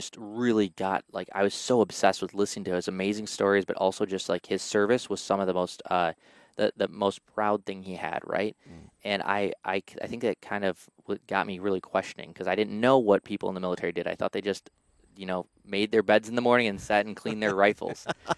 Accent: Appleton, Wisconsin, United States; I joined actually from Appleton, Wisconsin. I grew up in Appleton, absolutely loved Appleton growing up

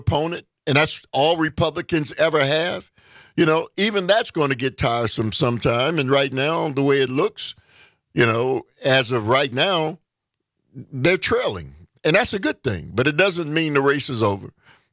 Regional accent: Milwaukee, Wisconsin, United States; the Talk of Green Bay in my hometown, the city of Milwaukee.

